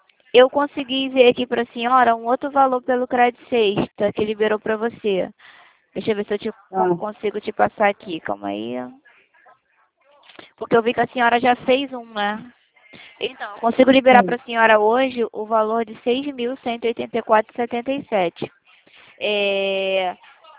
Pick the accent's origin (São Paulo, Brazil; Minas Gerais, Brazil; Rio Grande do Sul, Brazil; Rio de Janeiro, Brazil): Rio de Janeiro, Brazil; Não, eu sou do centro da cidade do Rio de Janeiro, tá bom?